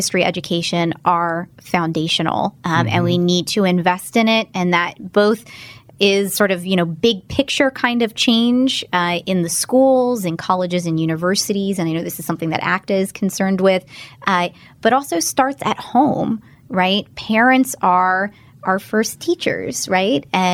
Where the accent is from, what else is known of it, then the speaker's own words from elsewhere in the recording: Philadelphia, Pennsylvania, United States; And growing up in the Philadelphia area, there's history all around you.